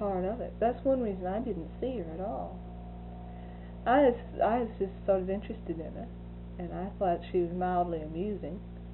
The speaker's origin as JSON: {"language": "English", "country": "United States", "said": "And I don't push the fact that I'm American on anybody, and never did while I was over there."}